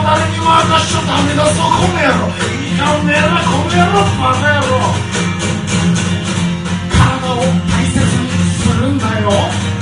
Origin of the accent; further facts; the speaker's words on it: Chiba, Japan; 僕は生まれ育ちは千葉県千葉市なんですけど